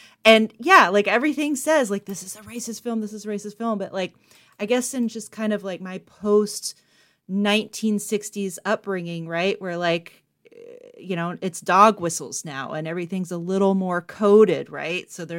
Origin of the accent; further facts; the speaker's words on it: the South, United States; Like, I was raised in the South. I was completely raised in the mythology of the Lost Cause.